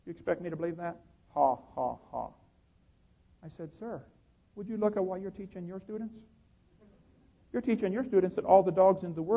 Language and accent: English; Illinois, United States; And I come from Illinois, corn country, and they get lots of varieties of corn.